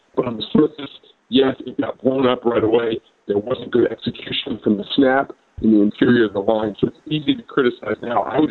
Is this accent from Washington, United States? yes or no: no; New Jersey, United States; growing up in New Jersey, there's a lot of Michigan people.